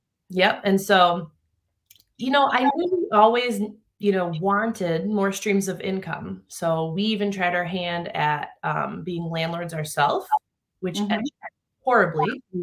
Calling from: Michigan, United States; I am in Michigan, and I'm so glad we have sun today

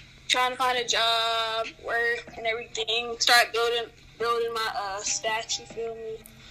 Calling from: Columbus, Ohio, United States; I'm from Columbus, Ohio.

